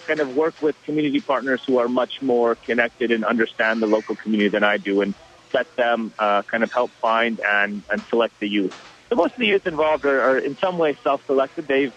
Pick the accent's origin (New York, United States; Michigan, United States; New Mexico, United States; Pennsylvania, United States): Michigan, United States; So as I mentioned, I'm kind of born and raised in Michigan.